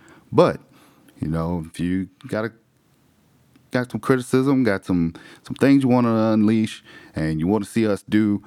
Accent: South Carolina, United States; You know, I'm born and raised in South Carolina. I love South Carolina.

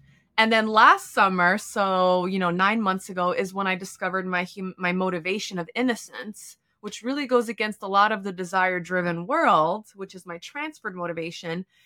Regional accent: New York, United States; And like you said, I'm from New York, raised by Polish immigrants.

